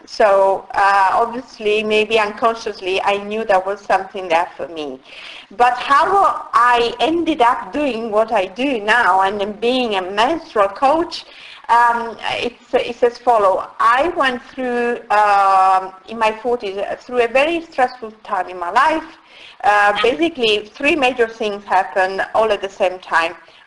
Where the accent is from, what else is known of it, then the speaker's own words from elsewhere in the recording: Italy; I come from Italy